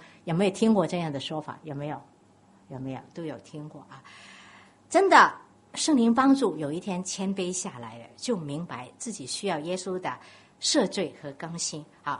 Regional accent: Guangdong, China; 真的像我们广东人说鸭蛋那么肿，

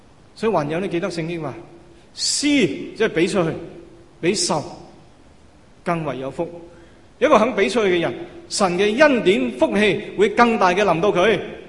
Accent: Hong Kong; 我估计我们作为香港人呢，这件事情给我们很多的提醒，是吗？

